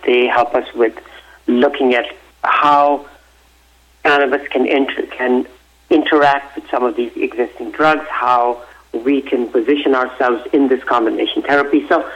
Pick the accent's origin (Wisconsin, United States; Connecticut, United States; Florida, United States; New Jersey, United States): Connecticut, United States; my background is I grew up in Connecticut, and I went to the University of Maryland.